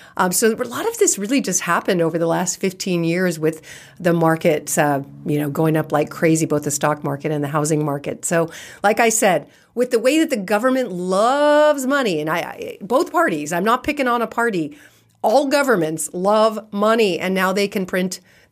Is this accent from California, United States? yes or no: yes; California, United States; And I'm born and raised in California, so it's always been expensive.